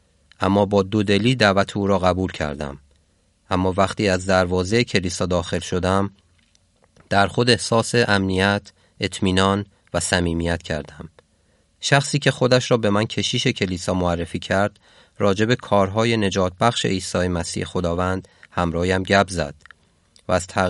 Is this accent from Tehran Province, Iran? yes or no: yes; Tehran, Tehran Province, Iran; من از ایران هستم و در شهر تهران تولد شدم.